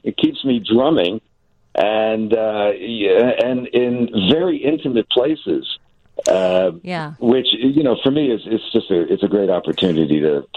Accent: New Jersey, United States; You know, growing up in Jersey, me and the guys that I play with, that was the Jersey way.

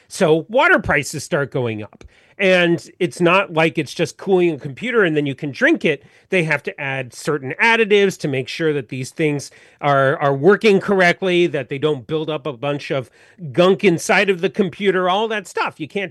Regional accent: California, United States; So I am originally from California.

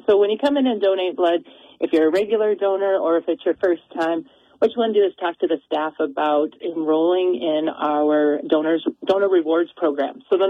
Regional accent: Grable, Wyoming, United States; I grew up in Grable, Wyoming, and we do that blood drive there and in the communities around.

